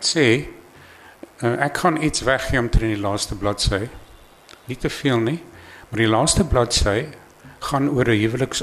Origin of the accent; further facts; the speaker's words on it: Mpumalanga, South Africa; daar waar ek vandaan kom, Oost-Transvaalse Hoofveld, het najaarsreën spesifiek een baie besondere betekenis.